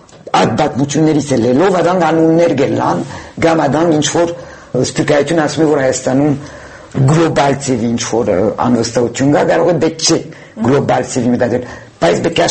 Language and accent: Armenian; France; ես ֆրանսահայ եմ